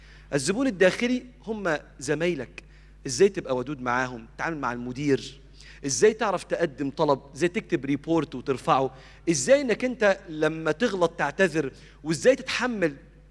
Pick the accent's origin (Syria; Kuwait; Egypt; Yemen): Egypt; وكان ساعتها الأستاذ عمرو خالد بدأ يدي دروس عندنا في مصر.